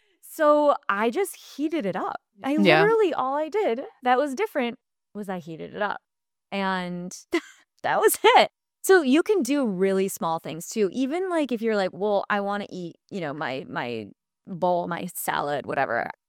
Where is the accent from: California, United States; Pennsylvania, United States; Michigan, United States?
Michigan, United States; I'm from Michigan.